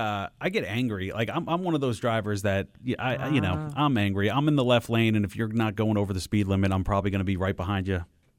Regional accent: New Jersey, United States; also born or lived in Detroit; I mean, growing up in New Jersey, I mean, you heard sirens all the time.

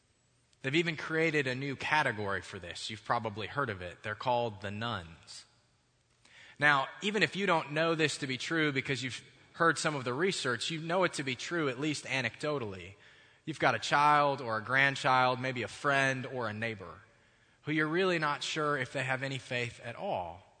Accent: Michigan, United States; You see, I grew up in Michigan going to a United Methodist church camp.

